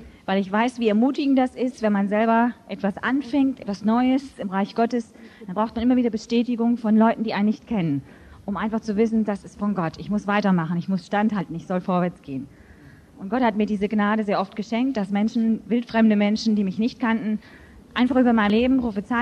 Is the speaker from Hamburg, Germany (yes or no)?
yes; Hamburg, Germany; born there; ich bin in Hamburg geboren. Und das betone ich aus dem einfachen Grunde, ich bin eine Deutsche, ich komme aus diesem Land.